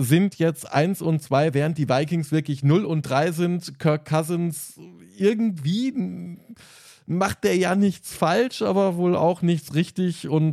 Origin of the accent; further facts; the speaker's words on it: Germany; Also ich als Deutscher muss sagen